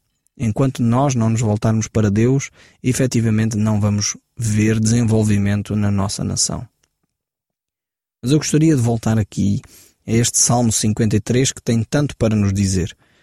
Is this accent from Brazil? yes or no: no; Portugal; E é triste para mim, como português, ter que voltar tão para trás para encontrar alguma coisa de interessante que aconteceu na nossa história